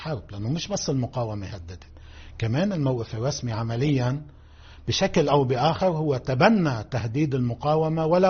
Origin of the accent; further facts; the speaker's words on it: Lebanon; كلنا مع بعضنا كلبنانيين،